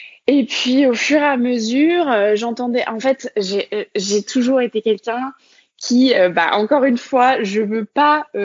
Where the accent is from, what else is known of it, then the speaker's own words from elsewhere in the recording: Brittany, France; moved away as an adult; Alors, je suis née dans les Côtes d'Armor et donc j'ai grandi en Bretagne jusqu'à mon bac où après, du coup, je suis partie pour mes études supérieures. Mais donc oui, j'ai grandi vraiment dans un petit village où il y a 3000 habitants. Donc c'est très rural